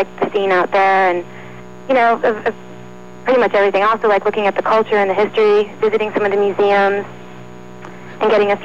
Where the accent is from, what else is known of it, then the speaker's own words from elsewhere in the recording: Maryland, United States; A pizza, and I'm from Maryland, so I was like, let me see what this is all about.